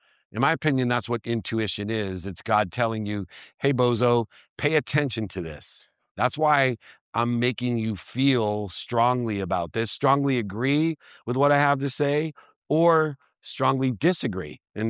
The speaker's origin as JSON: {"language": "English", "town": "Akron", "region": "Ohio", "country": "United States", "tie": "born there", "said": "So I was born in Akron, Ohio."}